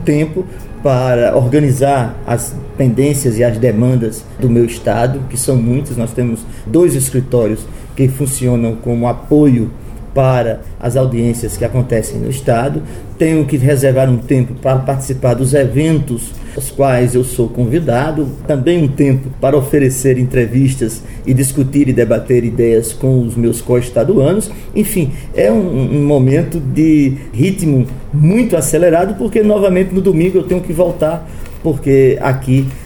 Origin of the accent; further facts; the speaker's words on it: Paraíba, Brazil; nos grotões da minha terra, nos rincões do meu estado, nos limites territoriais da Paraíba, os meus irmãos paraibanos